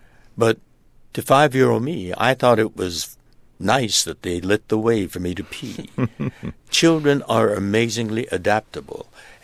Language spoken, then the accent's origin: English; United States; born there; My family was American. I was born here in the United States.